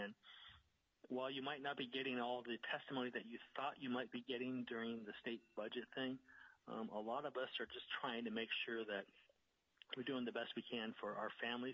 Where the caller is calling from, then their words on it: Petersburg, Alaska, United States; I'm calling from Petersburg. I've lived here since the early 80s, and I happen to be on the borough assembly as well.